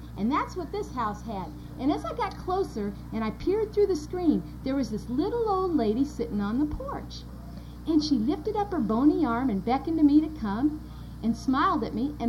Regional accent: Los Angeles, California, United States; also born or lived in Fort Lauderdale, Florida, United States; Now, I was a city girl. I grew up in Los Angeles, but we lived in Fort Lauderdale.

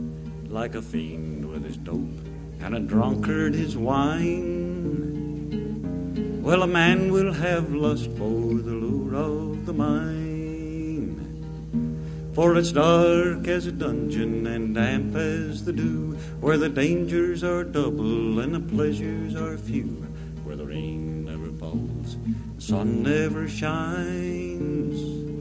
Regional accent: West Virginia, United States; I made the statement several times that I grew up in West By God, Virginia.

